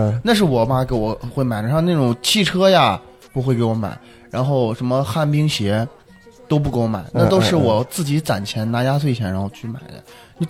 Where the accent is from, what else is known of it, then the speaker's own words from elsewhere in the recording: Xinjiang, China; 我觉得我的童年挺无忧无虑的吧，因为我在新疆长大